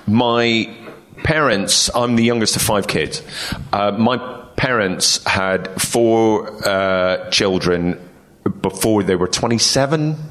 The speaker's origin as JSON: {"language": "English", "region": "Northern Ireland", "country": "United Kingdom", "lives_now": "London, United Kingdom", "said": "entire family speak like this. They have the proper Northern Irish accent. And a lot of people think my accent has changed because I moved to London. Trust me, my dad … had an English accent, and that's why I speak the way I do."}